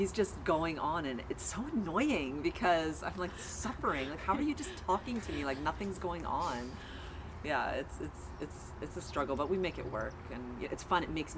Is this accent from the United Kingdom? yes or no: no; Woodbridge, Ontario, Canada; now in Oro-Medonte, Canada; I came from Woodbridge, and now I'm up in Oro Medonte, so this is all new cycling ground for me.